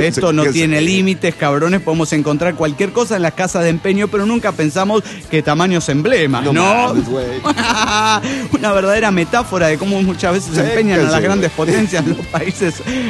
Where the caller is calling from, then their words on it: Cochabamba, Bolivia; de Cochabamba, Bolivia.